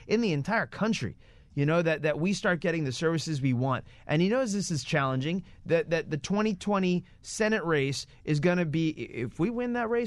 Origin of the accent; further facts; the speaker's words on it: Egg Harbor Township, New Jersey, United States; also born or lived in Atlantic City / Galloway; I was born in Atlantic City. It was the only place in South Jersey that had a hospital in 85, and so most people during that time were born there.